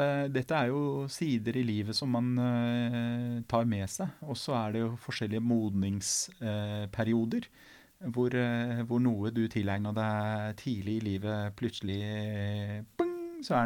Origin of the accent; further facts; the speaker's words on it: Iran; Og som en iraner så er målet tydelig definert